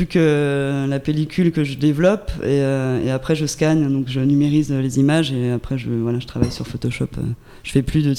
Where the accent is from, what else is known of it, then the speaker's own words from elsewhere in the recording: Brittany, France; moi, je suis originaire de Bretagne à la base. Et ça fait quelques années que je suis dans les Hautes-Alpes.